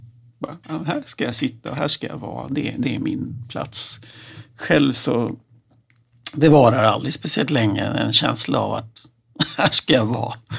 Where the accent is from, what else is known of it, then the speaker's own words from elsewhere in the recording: Linköping, Östergötland, Sweden; Dels är jag uppvuxen i Linköping, så det låg nära till hans. För jag kan stan och geografin.